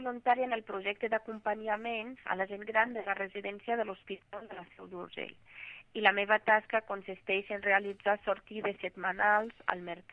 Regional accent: Morocco; Catalan is a second language; moved away as an adult; now in Spain; sóc del Marroc. Vaig arribar a Espanya l'any del 2019

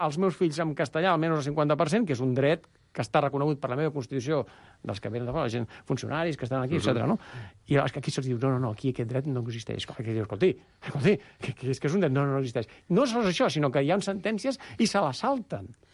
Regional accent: Catalonia, Spain; jo soc català, no?

